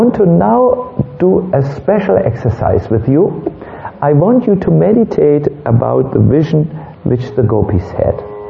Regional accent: Germany; I'm from Germany

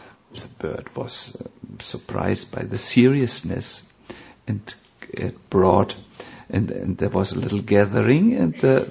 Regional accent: Germany; I don't know, you know, I'm from Germany. These German impressions or sanskaras don't leave my mind.

